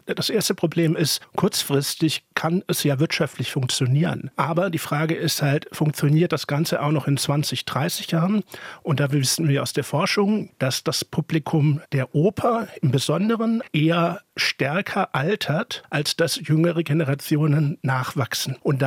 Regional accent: Southern Germany, Germany; born there; Ich bin 44 und bin in Süddeutschland geboren.

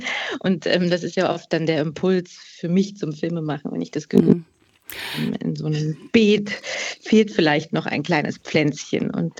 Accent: East Germany, Germany; weil ich komme selber aus Ostdeutschland

